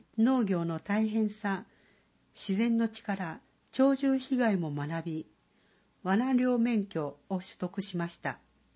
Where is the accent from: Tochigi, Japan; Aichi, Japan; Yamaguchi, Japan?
Yamaguchi, Japan; Hagi; 僕のふるさとは萩市の山奥